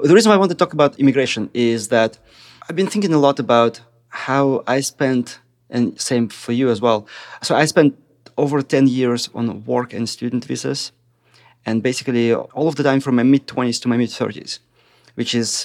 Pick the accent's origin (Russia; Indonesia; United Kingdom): Russia; Siberia; So I was born in Russia. Actually, my hometown is in Siberia.